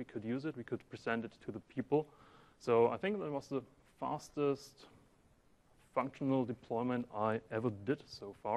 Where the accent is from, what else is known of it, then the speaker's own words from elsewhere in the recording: Germany; English is a second language; maybe you hear it because of my accent. My roots are back in Germany